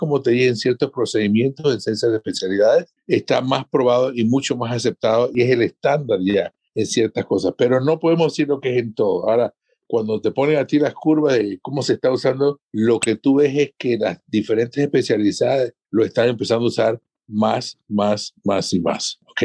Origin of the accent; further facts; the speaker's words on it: Panama; Yo soy panameño.